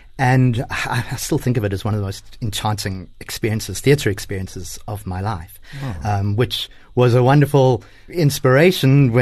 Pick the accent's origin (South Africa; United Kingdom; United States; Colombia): South Africa; Pietermaritzburg, KwaZulu-Natal; seeing pantomimes and plays for children where I grew up in Pietermaritzburg.